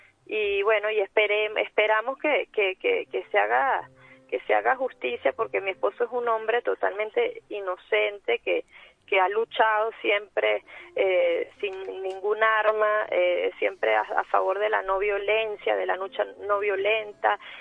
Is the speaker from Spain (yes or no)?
yes; Spain; Yo como española, como madre de familia, que tengo dos hijos también españoles